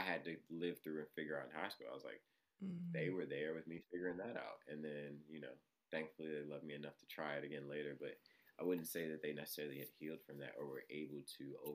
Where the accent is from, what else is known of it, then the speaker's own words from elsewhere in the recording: Baltimore, Maryland, United States; I was like literally 15-year-old young man growing up in Baltimore